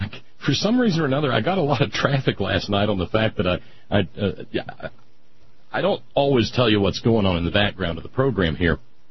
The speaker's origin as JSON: {"language": "English", "region": "Alabama", "country": "United States", "tie": "born or raised there", "said": "Mrs. A.R. Allen and Mrs. Metcalf were the first two African American teachers I had as a little boy growing up in Alabama."}